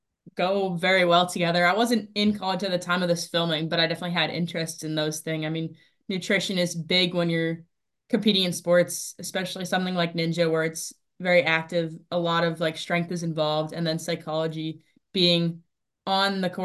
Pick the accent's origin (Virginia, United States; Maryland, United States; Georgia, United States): Maryland, United States; North Potomac; I'm 19, and I'm from North Potomac, Maryland.